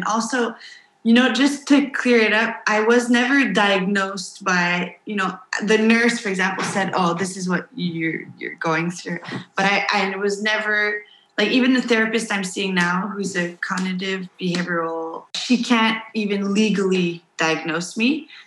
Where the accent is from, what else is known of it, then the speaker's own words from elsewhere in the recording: Montreal, Quebec, Canada; also born or lived in United States; I'm Peruvian and Hungarian. And so, but I grew up in Montreal in Canada and then went to school in the States.